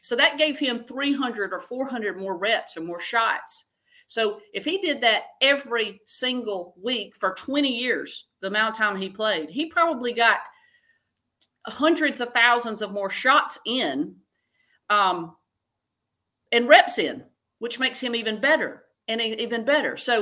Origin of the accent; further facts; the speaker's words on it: South Carolina, United States; he came from Podunk, Indiana, and I came from Podunk, South Carolina.